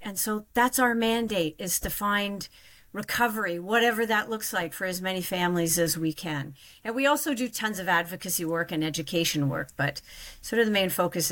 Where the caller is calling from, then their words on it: Toronto, Ontario, Canada; I'm doing fabulous from Toronto.